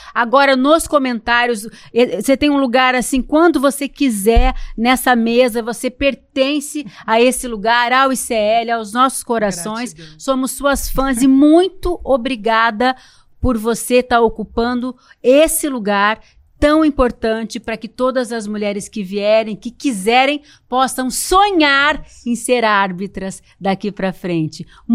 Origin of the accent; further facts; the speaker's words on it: Limeira, São Paulo, Brazil; Fez parte da minha infância, porque eu sou de Limeira.